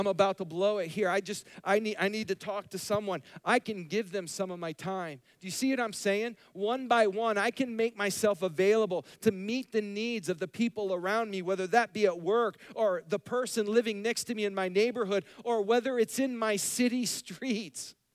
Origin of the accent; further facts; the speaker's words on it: United States; born there; I was born in America and that's just because where God chose to place me.